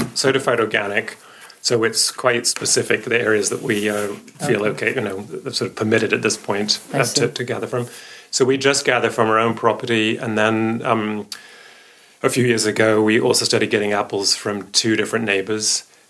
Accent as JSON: {"language": "English", "region": "England", "country": "United Kingdom", "tie": "born or raised there", "said": "And especially growing up in England, where cider always had alcohol in it"}